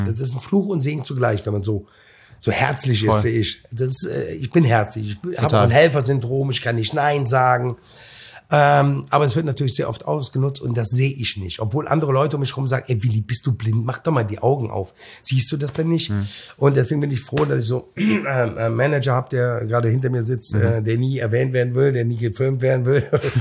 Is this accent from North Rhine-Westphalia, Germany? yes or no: yes; Cologne, North Rhine-Westphalia, Germany; ich komme aus dem Brennpunktgebirge, Bezirk, ich bin aus Köln-Mühlheim, ich kenne die Seiten, ich kenne alle Facetten.